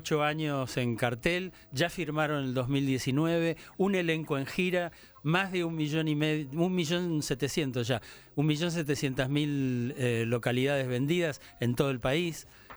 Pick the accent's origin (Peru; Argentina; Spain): Argentina; Soy argentino, ¿cómo no me va a significar?